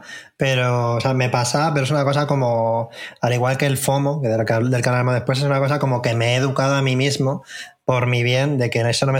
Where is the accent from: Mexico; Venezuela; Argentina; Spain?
Spain; Albacete, Castilla-La Mancha; mi pareja es de Alicante y hay en Alicante mucho arte ibérico y yo soy de Albacete